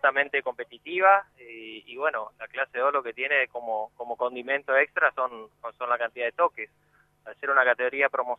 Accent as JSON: {"language": "Spanish", "town": "Alem", "region": "Misiones", "country": "Argentina", "lives_now": "Oberá, Argentina", "said": "si bien soy de Alem, trabajo en Oberá, hace 3 años estoy viviendo en Oberá"}